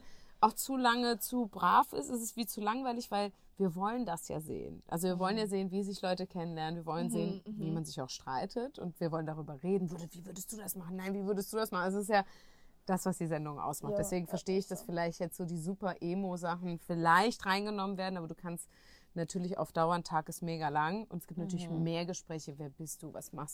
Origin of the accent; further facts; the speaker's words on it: Russia; bei uns in Russland sagt man Pripisdon